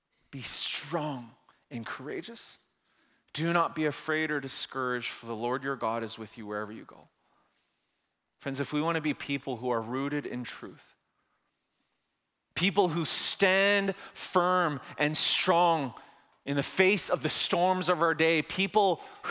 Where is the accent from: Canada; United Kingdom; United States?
Canada; I'm Korean, my wife is Chinese, we're Canadian